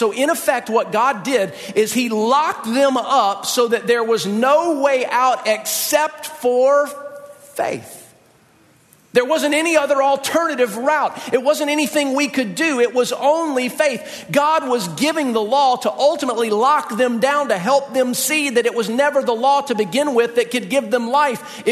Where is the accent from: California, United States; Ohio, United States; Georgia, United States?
Georgia, United States; Atlanta; now in Buffalo, United States; we live in Buffalo and I come from Atlanta.